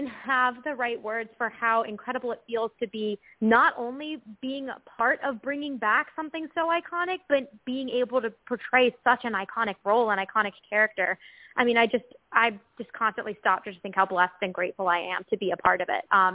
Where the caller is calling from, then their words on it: Birmingham, Alabama, United States; I am in Birmingham, Alabama.